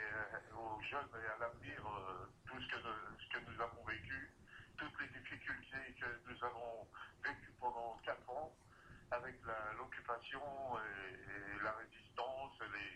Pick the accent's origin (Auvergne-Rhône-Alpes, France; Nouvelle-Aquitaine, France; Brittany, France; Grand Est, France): Grand Est, France; Toul; Moi, je suis originaire de Toul